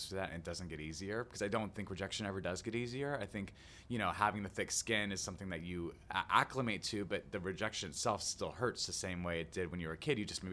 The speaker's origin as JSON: {"language": "English", "town": "Albuquerque", "region": "New Mexico", "country": "United States", "tie": "born or raised there", "said": "I used to sing Les Miserables in my bedroom, you know, growing up in Albuquerque, New Mexico, like sing all the roles."}